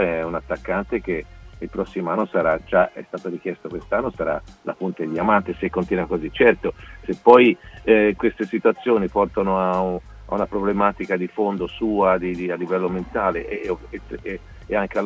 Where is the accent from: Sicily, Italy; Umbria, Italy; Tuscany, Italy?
Tuscany, Italy; Florence; No, perché sono di Firenze.